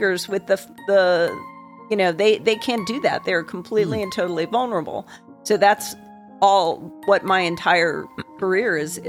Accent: Vernon, New Jersey, United States; Where I grew up in New Jersey, the Appalachian Trail actually passes through my hometown. It's in the mountains.

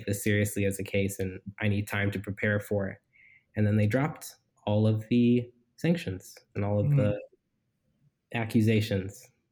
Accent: Augusta, Georgia, United States; also born or lived in Florida; Augusta, Georgia, but I moved around a lot. So I was only there for a bit.

